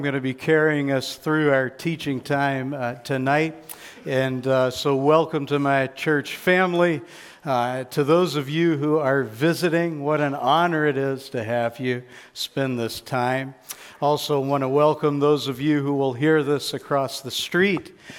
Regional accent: Texas, United States; When I was growing up in Texas, I heard an old love song by a country singer

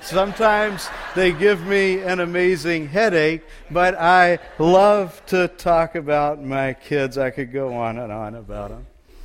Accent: Texas, United States; I was born and raised in Texas, and if you know any Texans, you might know that we think there's no place like it.

